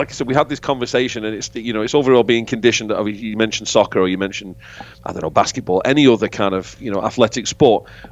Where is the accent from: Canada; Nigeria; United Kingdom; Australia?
United Kingdom; I'm a British person.